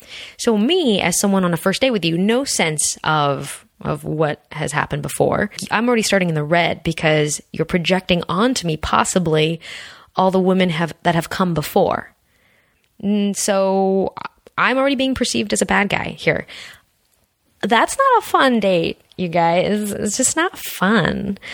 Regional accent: California, United States; I grew up in Southern California. Dude, it's part of my repertoire of how I reference people.

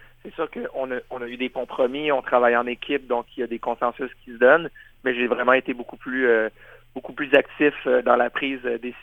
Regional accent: France; born there; la France qui est mon pays natal, de pouvoir revenir voir ma famille

